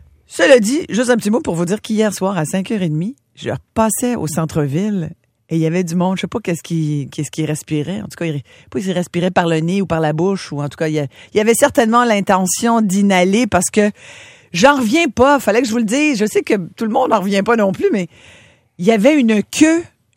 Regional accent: Quebec, Canada; Chez nous, au Québec, c'était beaucoup moins que ça

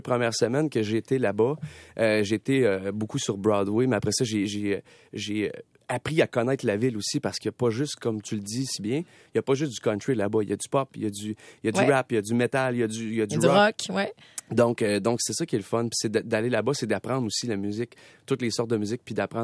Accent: Maniwaki, Quebec, Canada; En fait, je suis originaire de Maniwaki, dans le nord du Québec.

